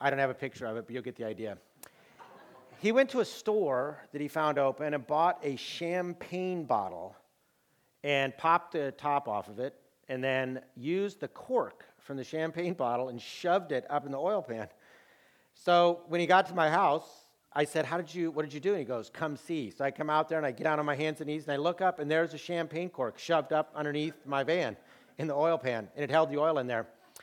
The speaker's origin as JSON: {"language": "English", "country": "United States", "said": "You know, I'm an American foreigner. I'd only lived there like 2-3 years."}